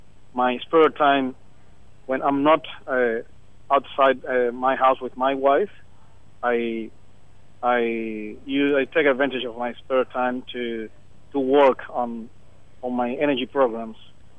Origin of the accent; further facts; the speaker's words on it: Cuba; I am from Cuba.